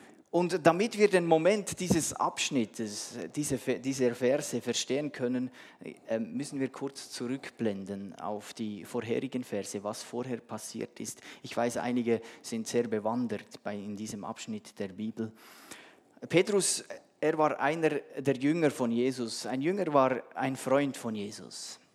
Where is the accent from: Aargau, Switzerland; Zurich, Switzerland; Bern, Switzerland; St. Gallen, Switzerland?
Bern, Switzerland; Adelboden; Ich bin in Adelboden groß geworden.